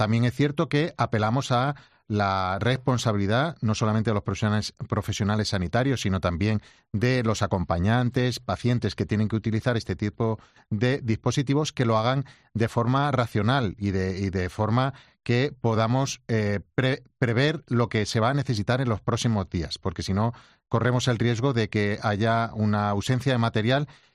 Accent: Extremadura, Spain; somos gente muy abierta. Mi tierra, en Extremadura, es muy afectuoso esto de darse abrazos.

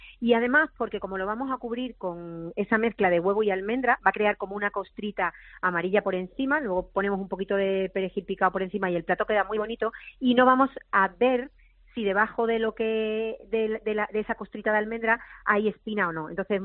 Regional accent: Málaga, Andalusia, Spain; Pues te diré que como malagueña que soy, soy muy comedora de pescados

